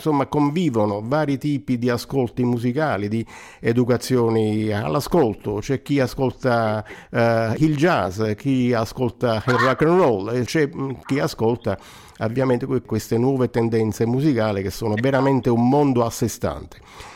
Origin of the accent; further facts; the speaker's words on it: Naples, Campania, Italy; sono di Napoli, quindi insomma Napoli è una città che vive e stratificata